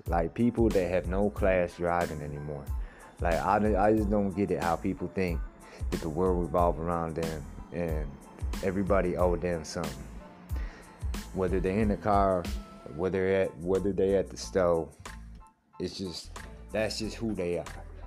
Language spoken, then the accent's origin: English; Michigan, United States; Like, there ain't even a speed limit, at least where I'm at, where I'm from. I'm from Michigan, but there ain't even a goddamn speed limit, bro.